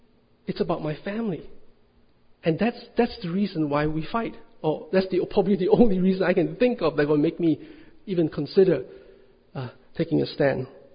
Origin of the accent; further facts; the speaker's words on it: Singapore; You see, I'm a Singaporean